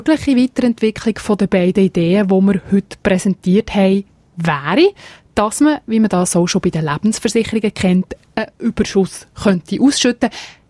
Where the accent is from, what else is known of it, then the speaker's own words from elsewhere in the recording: Switzerland; Also eine Franchise, wie wir sie bei uns in der Schweiz ja schon kennen.